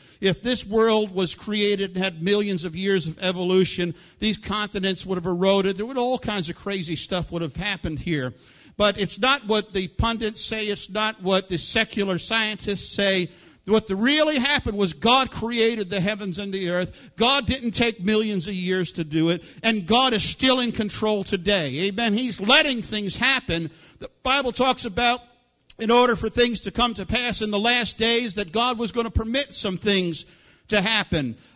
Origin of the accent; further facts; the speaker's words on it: New York City, New York, United States; And, of course, I am from the Bronx originally, so I am. Everybody says I'm from Oklahoma. I am not. I grew up here in the Northeast in New York City.